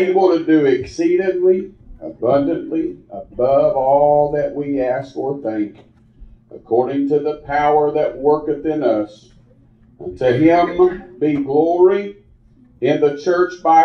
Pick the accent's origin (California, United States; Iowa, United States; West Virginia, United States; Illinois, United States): West Virginia, United States; Gilbert; Bill's from Man, where Brother Kevin's family's from, and I'm from Gilbert